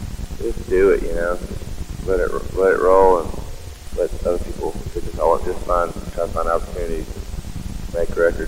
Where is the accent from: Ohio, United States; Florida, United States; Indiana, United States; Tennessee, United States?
Tennessee, United States; Woodbury; also born or lived in Murfreesboro / Greenwood; Yeah, I was born in Murfreesboro and lived in a little town called Woodbury, backward ass as it can be.